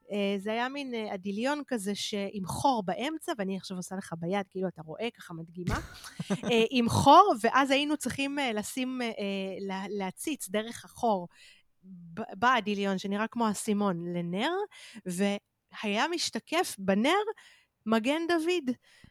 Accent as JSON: {"language": "Hebrew", "town": "Holon", "region": "Tel Aviv District", "country": "Israel", "said": "תראה, אני מחולון, אבל סבא וסבתא שלי תל אביבים ככה זה"}